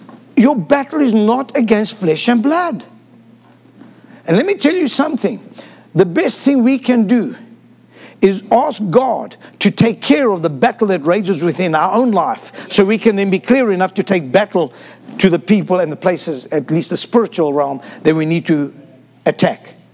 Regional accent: South Africa; I'm South African. You have to ignore me.

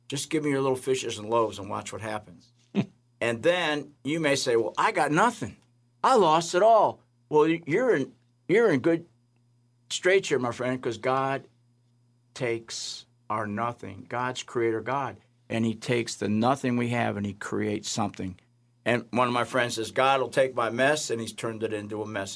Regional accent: Wales, United Kingdom; Arthur was Welsh. We're both Welsh.

